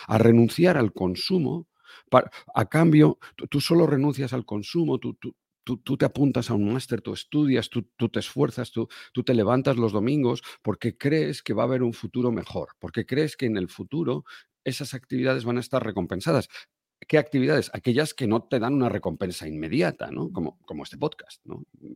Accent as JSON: {"language": "Spanish", "country": "Spain", "tie": "born or raised there", "said": "En España, en la España que yo conocí, en la España de niño, en la España franquista"}